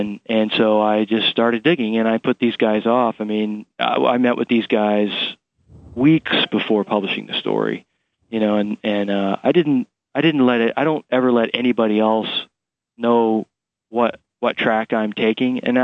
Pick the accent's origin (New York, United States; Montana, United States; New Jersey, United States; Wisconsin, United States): Montana, United States; Billings; I was raised in Billings, Montana. And I went to Billings Senior High.